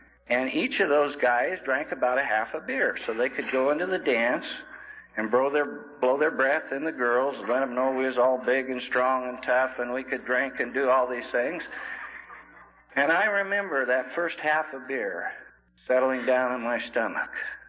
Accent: Coulee Dam, Washington, United States; I was born and raised in Coulee Dam, Washington. I was born on the Colville Indian Reservation, and I have lived in that area most of my life.

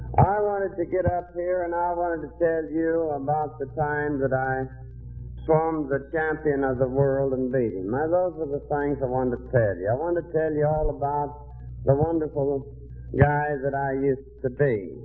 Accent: Missouri, United States; I'm a boy and a hillbilly. And I was born and raised in the Ozarks of Missouri, down deep in the hills.

